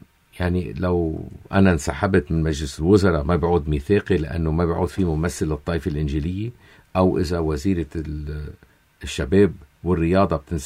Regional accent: Lebanon; نحن كلبنانيين

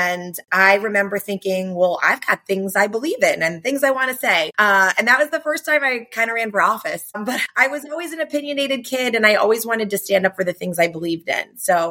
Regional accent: Wellesley, Massachusetts, United States; So I grew up in Massachusetts. I grew up in a suburban college town, Wellesley, Massachusetts, west of Boston.

